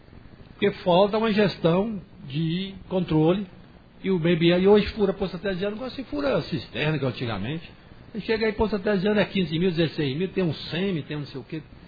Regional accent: Formosa, Goiás, Brazil; Sou nascido em Formosa, criado em Formosa, casei, moro aqui, não saio daqui de jeito nenhum

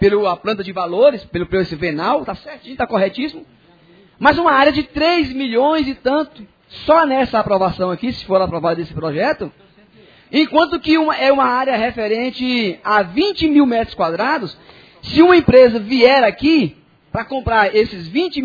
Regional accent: Formosa, Goiás, Brazil; born there; nós que nascemos aqui em Formosa, nós estamos vendo o tamanho do crescimento que Formosa está tendo.

